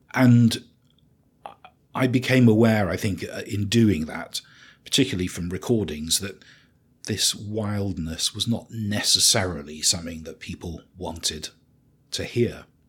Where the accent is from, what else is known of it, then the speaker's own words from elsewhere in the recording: Manchester, North West England, United Kingdom; But I grew up in Manchester. I started playing the organ from a very early age.